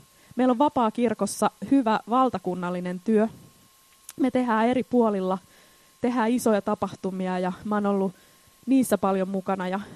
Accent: Järvenpää, Uusimaa, Finland; ja mä tuun Järvenpäästä.

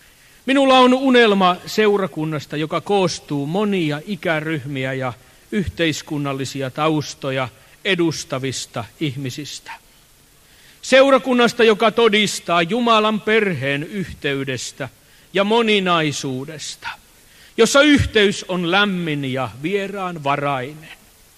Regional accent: Turku, Southwest Finland, Finland; Elin lapsuuteni Turussa. Siellä vartuin ja perustin perheen.

